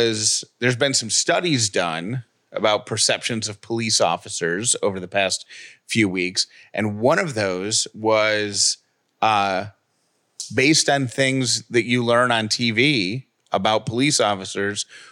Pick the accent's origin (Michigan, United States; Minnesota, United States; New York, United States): New York, United States; Syracuse; So when I was a kid growing up in Syracuse, New York, they used to do a treasure hunt every year.